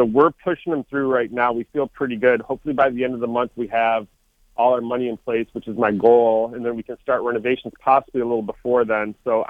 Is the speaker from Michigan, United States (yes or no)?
yes; Port Huron, Michigan, United States; You know, I'm from Port Huron originally. My family owned French's Bakery growing up, so I love the iconic places in town